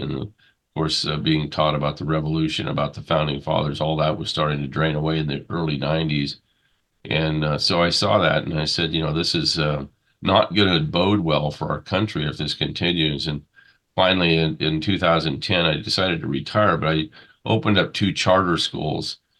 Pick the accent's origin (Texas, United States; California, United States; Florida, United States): California, United States; also born or lived in Erie, Pennsylvania; I grew up in Southern California, lifelong California. I was brought out here when I was 6 months old from Erie, Pennsylvania, with my parents, and been out here ever since